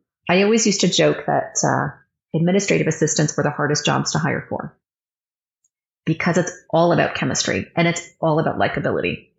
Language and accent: English; Canada; And, you know, me being a Canadian and doing this in Texas